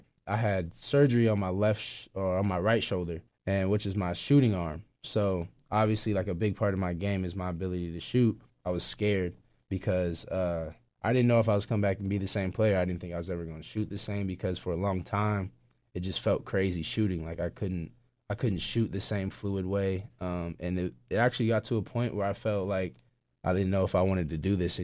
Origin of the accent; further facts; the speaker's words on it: Portland, Oregon, United States; Growing up in Portland was, you know, it was kind of perfect in my eyes just because Portland is real laid back, but it's still accessible to everything.